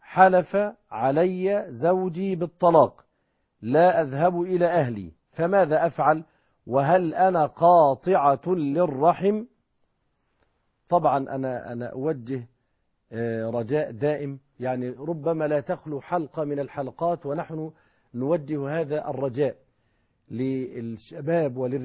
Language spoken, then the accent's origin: Arabic; Egypt